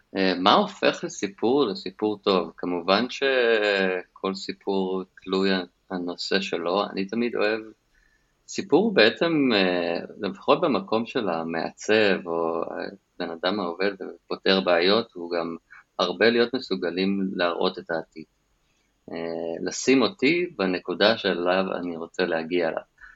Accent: Los Angeles, California, United States; moved away as an adult; now in Israel; גדלתי בלוס אנג'לס, באתי לעשות צבא, וחיפשתי מה עושים.

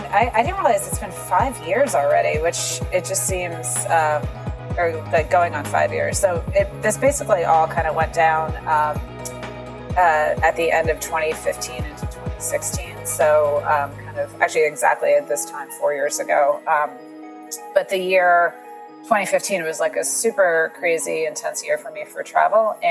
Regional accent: New Jersey, United States; now in Boston, United States; I live in Boston now. Yeah, I've lived in Boston a long time, but I grew up in New Jersey.

